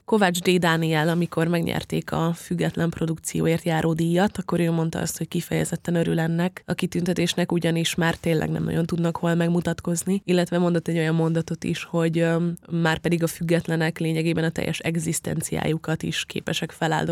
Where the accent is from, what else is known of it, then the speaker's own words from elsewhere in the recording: Pécs, Baranya, Hungary; Hozzátenném nekem pécsiként, az iszonyatosan nagy szívfájdalma